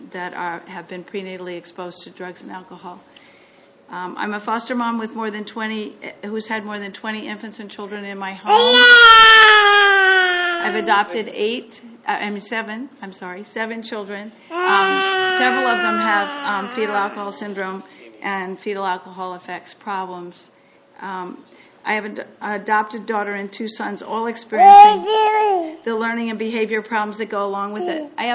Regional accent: San Luis Obispo, California, United States; I'm from San Luis Obispo, 888 Mountain View.

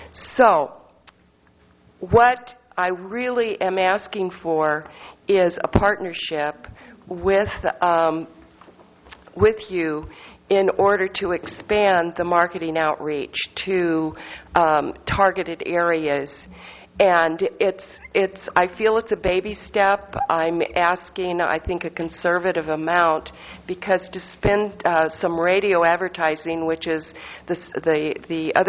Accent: Bakersfield, California, United States; And I'm formerly from Bakersfield, so I have some very good connections over there

